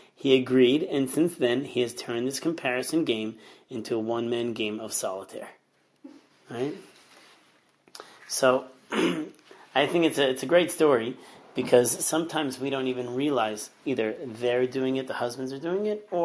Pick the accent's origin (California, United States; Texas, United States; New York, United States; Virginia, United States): New York, United States; my kids always say, like, you know … drives a lot faster, because I'm a New Yorker.